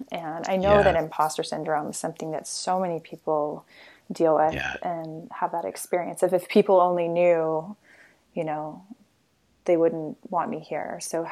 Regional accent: Houston, Texas, United States; I grew up in Houston and went to a Baptist school

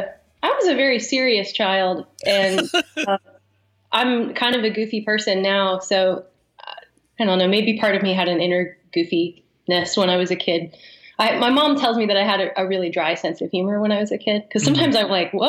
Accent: Columbus, Ohio, United States; Sure. I grew up in Columbus, Ohio.

